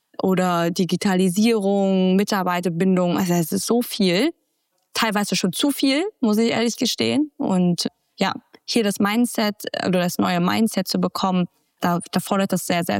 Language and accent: German; Vietnam; now in Germany; ich bin ja in Vietnam zur Schule gegangen. Das wissen, glaube ich, die wenigsten. Ich bin ja auch da geboren und aufgewachsen. Und dann bin ich erst nach Deutschland. Habe dann hier mein Abitur gemacht und dann in Dresden studiert.